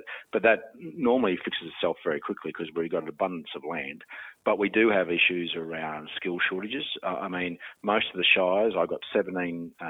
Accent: Queensland, Australia; In fact, I'm probably better and I'm safer in my hometown near Warwick, that if something happened to me, I've got a hospital only minutes away from me

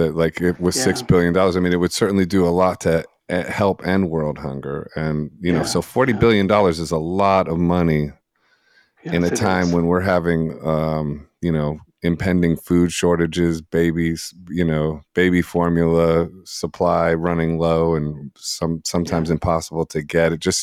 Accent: United States; I'm in Arizona. Okay, we're just talking through Australia. Yeah, I'm an American.

